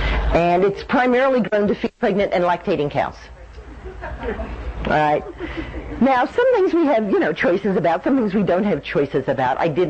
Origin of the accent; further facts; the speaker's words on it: Dallas, Texas, United States; I grew up in Dallas in the 50s